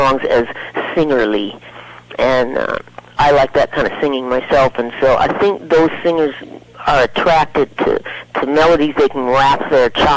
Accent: Ellsworth, Maine, United States; I grew up in Ellsworth, Maine, and that's coastal Maine

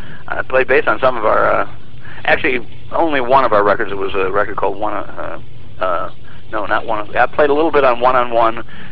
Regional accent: Illinois, United States; Chicago area.

